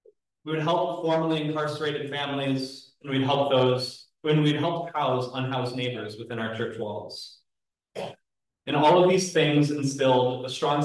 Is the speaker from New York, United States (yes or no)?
no; Madison, Wisconsin, United States; Was born and raised in Madison, Wisconsin, attending Madison Mennonite Church. Our urban congregation shared space with a local UCC church, and growing up, our congregation represented what most of my understanding was of community.